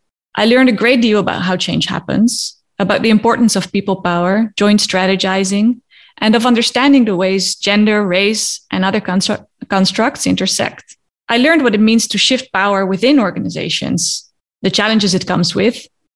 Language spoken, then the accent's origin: English; Netherlands; Growing up in a wealthy place, I'm from the Netherlands